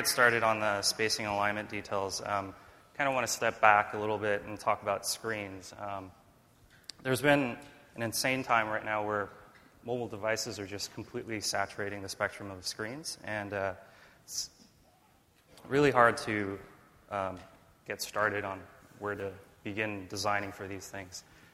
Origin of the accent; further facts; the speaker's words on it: United States; It's really hard for me because I'm an American.